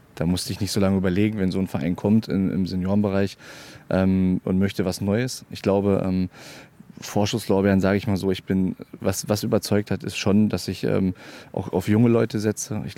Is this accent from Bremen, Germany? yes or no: no; Bad Karlshafen, Hesse, Germany; Ja, ich komme aus Bad Karlshafen, das ist in Nordhessen, der nördlichste Punkt in Hessen.